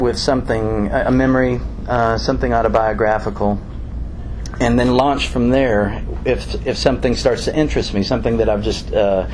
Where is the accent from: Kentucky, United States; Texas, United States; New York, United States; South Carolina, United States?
Kentucky, United States; Louisville; Where I grew up in Louisville, this would be in the 80s